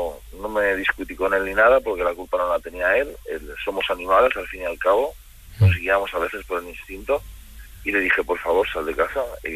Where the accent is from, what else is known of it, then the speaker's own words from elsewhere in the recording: Andalusia, Spain; now in Girona, Spain; Soy andaluz, pero la gente es muy maja aquí en Cataluña.